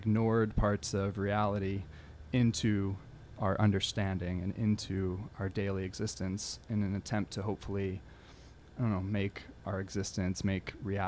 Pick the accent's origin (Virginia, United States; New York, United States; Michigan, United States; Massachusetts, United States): New York, United States; Ghent; I'm from Ghent, New York. I grew up on Gallagher Stud Farm, which is right off of 9H near Kinderhook. So I'm from this area